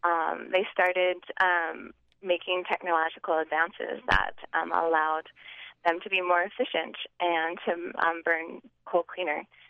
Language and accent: English; Wales, United Kingdom; Being Welsh and descending from coal miners is... actually, it's always been very important to us.